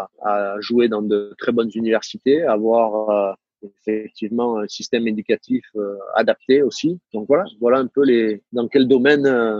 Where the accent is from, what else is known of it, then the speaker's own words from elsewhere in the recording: Saint-Cyr, Provence-Alpes-Côte d'Azur, France; accent: southern French; j'ai pas l'accent de Toulon. Mais par contre, quand je parle avec mes potes, ou quand je reviens à Saint-Cyr, rapidement je retrouve mon accent du sud